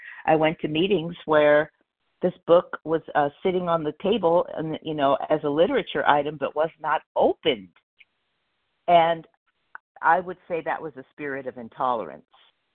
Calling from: Palmdale, California, United States; I'm a compulsive overeater in Palmdale, California, which is in Los Angeles County.

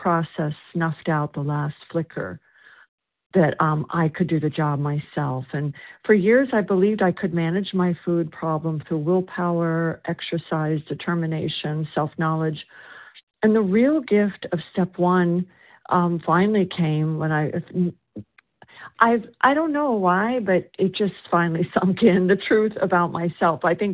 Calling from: South Carolina, United States

